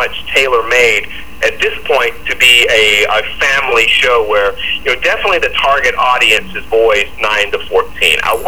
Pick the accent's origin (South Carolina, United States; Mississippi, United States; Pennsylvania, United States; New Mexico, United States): South Carolina, United States; I come from South Carolina, and we're notorious for having sullied history.